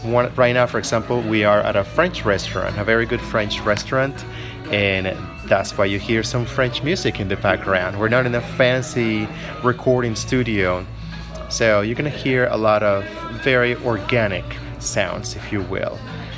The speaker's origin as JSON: {"language": "English", "country": "Colombia", "moved": "yes", "lives_now": "United States", "said": "I have been here in the United States for about 10 years, a little over 10 years, actually. But I'm originally from Colombia"}